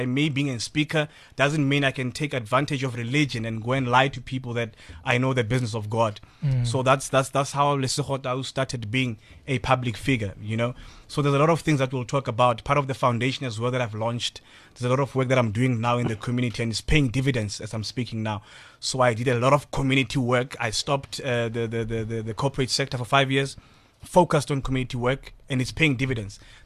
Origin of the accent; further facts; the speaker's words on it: Hammanskraal, Gauteng, South Africa; also born or lived in Soweto; I grew up in Hammanskraal. And after all the Soweto riots, my parents thought, it's now over. So come back home. Went back to Soweto in Diepkloof.